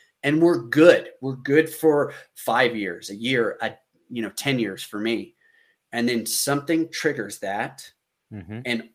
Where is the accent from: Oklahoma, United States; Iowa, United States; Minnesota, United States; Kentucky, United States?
Oklahoma, United States; Some of these guys are like from the Northeast. I'm like, why? Because I'm from Oklahoma?